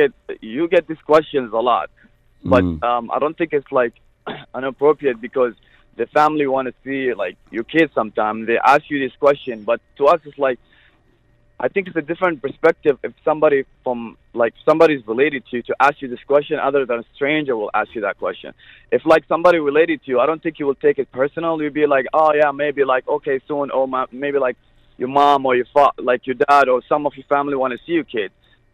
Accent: United Arab Emirates; I'm from the UAE, actually.

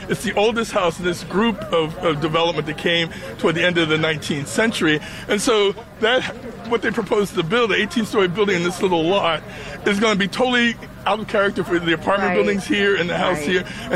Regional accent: Philadelphia, Pennsylvania, United States; And I grew up in Philadelphia, where we always thought slavery was in the South.

